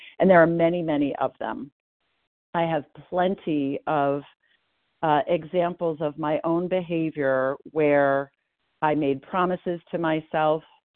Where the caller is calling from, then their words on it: Portland, Maine, United States; I'm calling in from Portland, Maine.